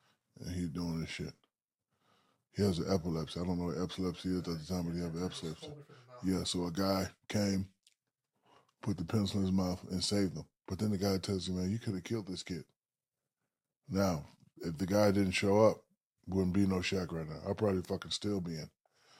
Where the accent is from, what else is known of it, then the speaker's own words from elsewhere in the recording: Newark, New Jersey, United States; So I'm from Newark, New Jersey. Father was a drill sergeant.